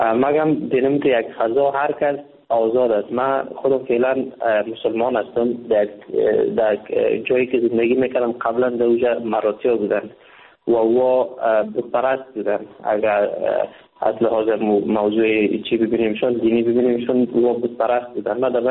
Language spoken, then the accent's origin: Persian; Afghanistan; now in India; وقتی که ما از افغانستان این طرف آمدم، با مجردی که داخل کشور هند شدم،